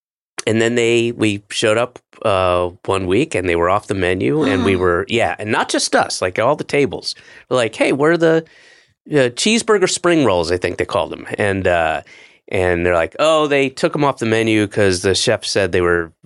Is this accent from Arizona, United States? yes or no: no; Georgia, United States; When I was a kid, I grew up in Georgia.